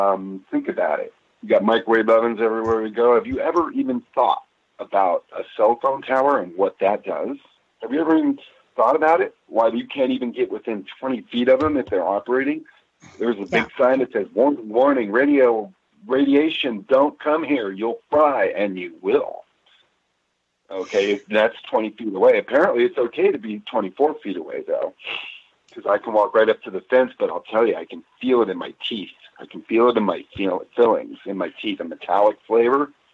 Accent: Denver, Colorado, United States; And given that I grew up in Denver, Colorado, down the street from Lucky Flats, literally, where they're building the plutonium triggers for these bombs, right?

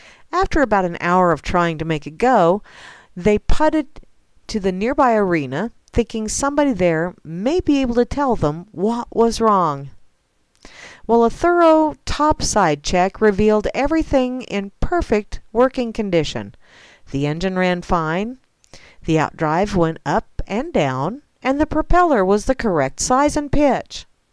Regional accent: Kansas, United States; Oh, and it's from my home state. A man walked into a Topeka, Kansas quick stop

